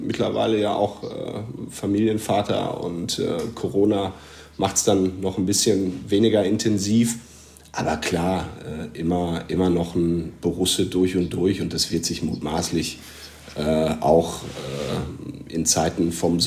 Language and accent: German; North Rhine-Westphalia, Germany; Aber ich bin 36, bin Westfale